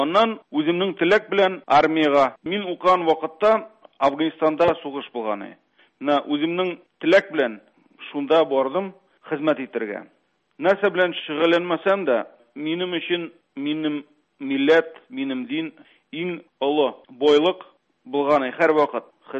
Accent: Aznakayevo, Tatarstan, Russia; безнең якташларга, Казанга, Татарстанга, бөтен Азнакай районына зур сәлам

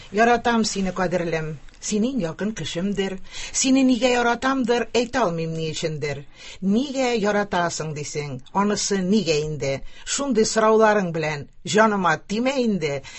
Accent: Chistopol, Tatarstan, Russia; мин Чистайдан, сез Башкортстаннан

